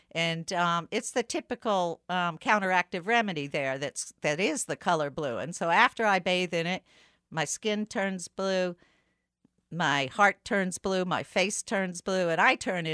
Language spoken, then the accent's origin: English; New Orleans, Louisiana, United States; And I'm from New Orleans, so my receptors are turned on to this because I grew up with voodoo and hoodoo.